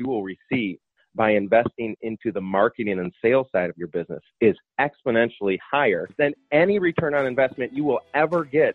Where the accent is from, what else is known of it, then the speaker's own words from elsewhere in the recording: Chicago, Illinois, United States; now in Florida, United States; Yes, I'm originally from Chicago area.